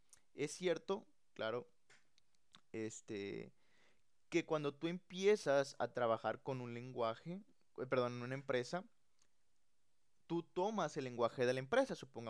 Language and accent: Spanish; Nuevo León, Mexico; aquí somos de Nuevo León, ¿verdad?